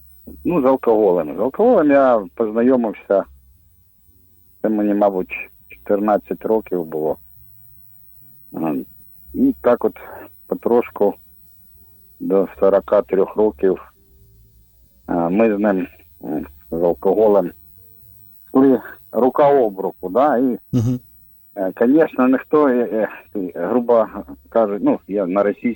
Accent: Zaporizhzhia, Zaporizhzhia Oblast, Ukraine; Я із Запоріжжя.

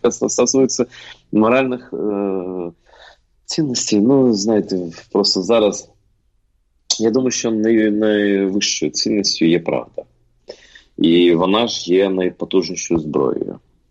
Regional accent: Crimea, Ukraine; я йому розказав, що я кримський татарин

